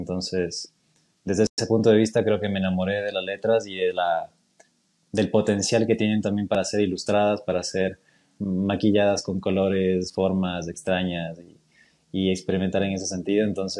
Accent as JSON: {"language": "Spanish", "country": "Ecuador", "also_born_or_lived": "Buenos Aires", "said": "Estuve viviendo allá un tiempo, 3 años para ser exacto. Por eso el mix de mi acento, digamos, otros freelancers de Ecuador, capaz que tienen otro acento, pero yo tengo ahí una mezcolanza."}